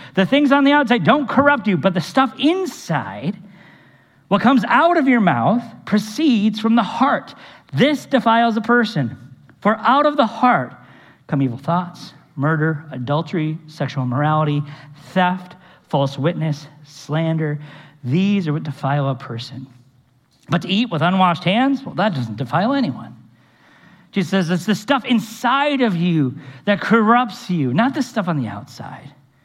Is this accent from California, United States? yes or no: no; Minnesota, United States; And yes, certainly we want to run for it, especially growing up in Minnesota.